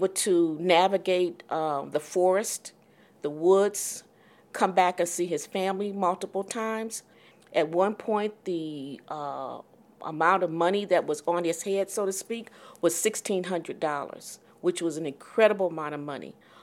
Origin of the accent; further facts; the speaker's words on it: Detroit, Michigan, United States; also born or lived in Alabama; I was born in Alabama with a twin sister, identical twin sister named Glenda. And our parents migrated, like a lot of people, to Detroit in 1951. And I went to Detroit Public Schools